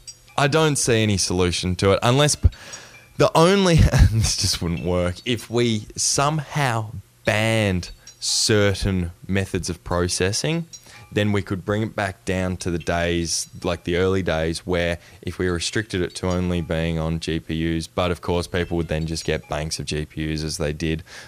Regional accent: Australia; I'm Australian. Me sending money back to Australia is just a nightmare.

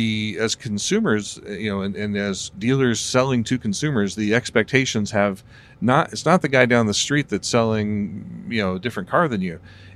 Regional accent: Seattle, Washington, United States; It made me think a little bit about, I'm from Seattle.

